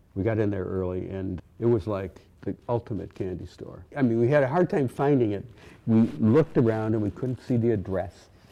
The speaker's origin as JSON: {"language": "English", "town": "Rochester", "region": "New York", "country": "United States", "tie": "born or raised there", "said": "I was brought up in Rochester, didn't put this together right away."}